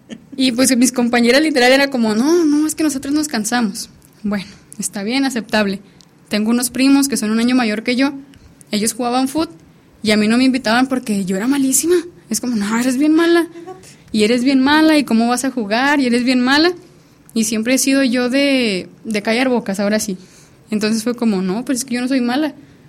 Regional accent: San José de Reyes, Durango, Mexico; De San José de Reyes, Durango.

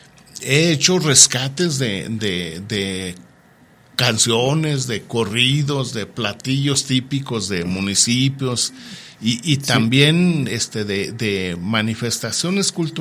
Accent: Coneto de Comonfort, Durango, Mexico; yo estoy orgulloso de mi tierra, de Coneto de Comonfort.

